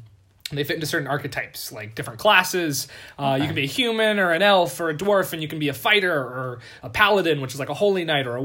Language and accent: English; Portland, Oregon, United States; I have an accent. I don't know. It's not an Oregon thing. I'm from Portland, Oregon, Ryan.